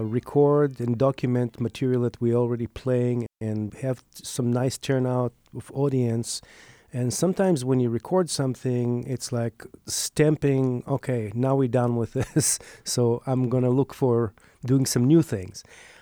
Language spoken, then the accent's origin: English; Israel; English is a second language; now in Minneapolis, United States; Well, I grew up in Israel, and in pretty early age, I stumbled through the aspect of arranging music and decided this is what I want to do.